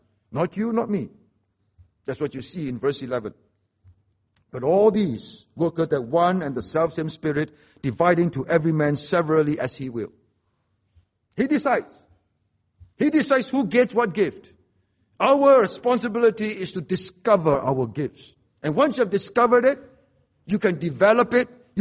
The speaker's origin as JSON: {"language": "English", "town": "Seremban", "region": "Negeri Sembilan", "country": "Malaysia", "tie": "born or raised there", "said": "I see things on the table at home when I was growing up in Seremban."}